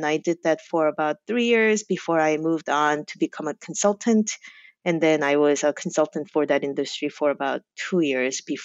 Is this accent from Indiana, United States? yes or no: no; New York, United States; And even though I was not from New York City, I was from the suburbs of New York City.